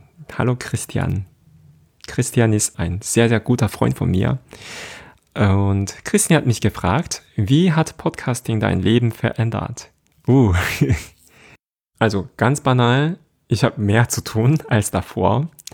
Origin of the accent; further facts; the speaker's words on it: South Korea; first language Korean; German is a second language; now in Germany; Also, meine Muttersprache ist Koreanisch und sonst kann ich Englisch, Deutsch und ein wenig Japanisch sprechen